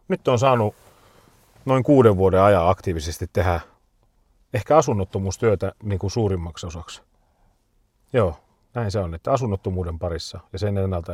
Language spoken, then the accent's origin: Finnish; Toijala, Pirkanmaa, Finland; Semmoisessa pikkukylässä kuin Toijala, Pirkanmaalla. Siitä oli 40 kilsaa Tampereelle ja 40 kilsaa Hämeenlinnaa. Mutta silti mä sanon, että se on niinku lähempänä Tamperetta. Tuntuu, että se on semmoinen vähän niin kuin punaniskojen kylä.